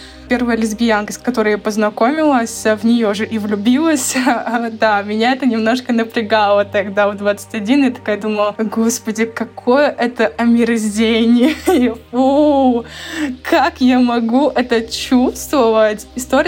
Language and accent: Russian; Khasavyurt, Dagestan, Russia; мне 25 лет, я тоже из Дагестана.